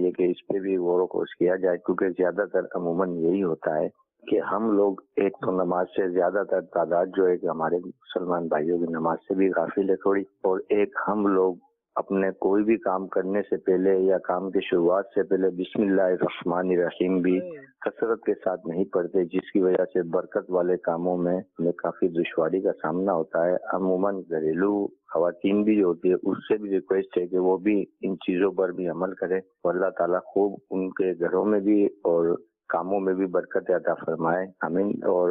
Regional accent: Hyderabad, Sindh, Pakistan; میں حیدرآباد سے ہوں.

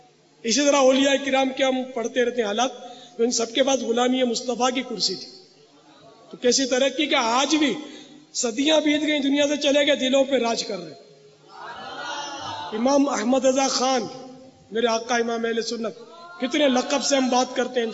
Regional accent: Karachi, Sindh, Pakistan; born there; میں تو پیدائشی پاکستانی ہوں, باب المدینہ میرا مولد ہے, میرا پیدائشی وطن باب المدینہ ہے.

